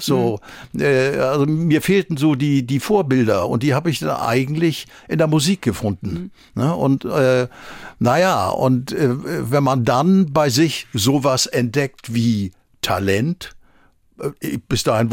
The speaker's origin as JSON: {"language": "German", "town": "Wentorf bei Lauenburg", "region": "Schleswig-Holstein", "country": "Germany", "tie": "born there", "said": "dass in meinem Ausweis stand, geboren in Wentorf bei Lauenburg."}